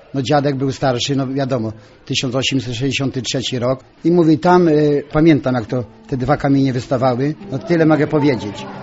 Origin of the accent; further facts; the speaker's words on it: Korzecznik, Greater Poland Voivodeship, Poland; Mieszkam od urodzenia w Korzeczniku.